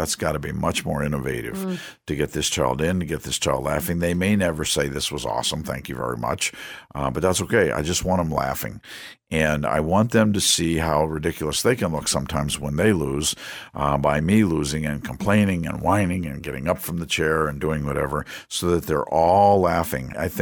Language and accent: English; Washington, District of Columbia, United States; I mean, I grew up in Washington, D.C., my high school years anyway